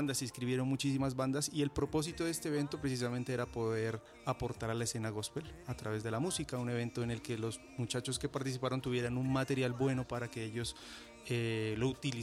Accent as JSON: {"language": "Spanish", "town": "Pasto", "region": "Nariño", "country": "Colombia", "said": "Desde que soy pastuso, ¿sí?"}